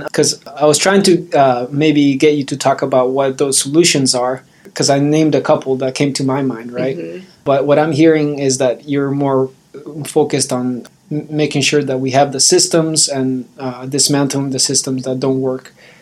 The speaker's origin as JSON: {"language": "English", "country": "Peru", "lives_now": "Portland, United States", "said": "as you know, I'm from Peru, and I want to do climate action work and sustainability work in Peru"}